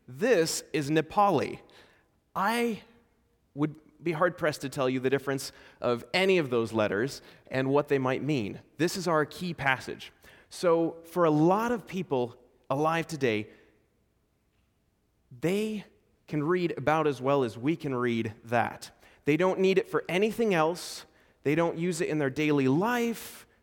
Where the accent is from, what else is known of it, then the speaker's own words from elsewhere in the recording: Estonia; Growing up in Estonia, I felt what it was like to be a stranger and far away.